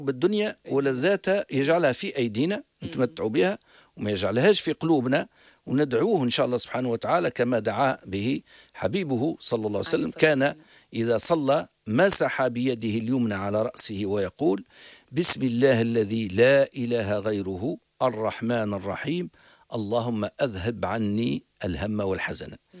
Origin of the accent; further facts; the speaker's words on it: Djerba, Medenine, Tunisia; والله نعرف برشا من أنا من جربة جربي